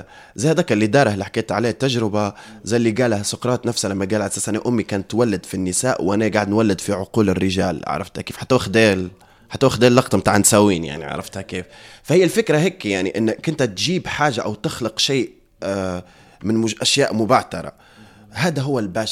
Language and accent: Arabic; Libya; عندي حاجة نحب نغيروها نحب نهدرزوا فيها كليبيين